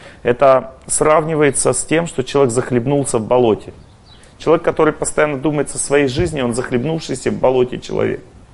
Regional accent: Ural, Russia; born there; Потому что я родился на Северном Урале, а не в Европе. Там очень тяжелая атмосфера. В этом городишке, в котором я родился, все тотально пили, ругались матом.

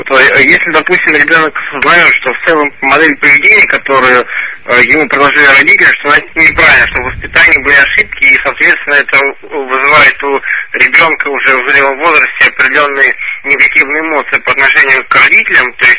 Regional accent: Moscow, Russia; я из Москвы.

